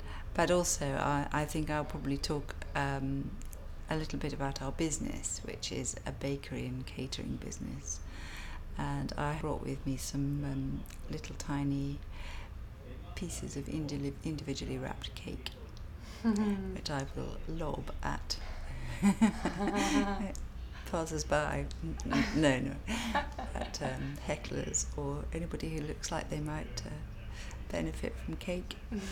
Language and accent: English; East of England, United Kingdom; I was born on the 17th of May 1952 and I come from Suffolk.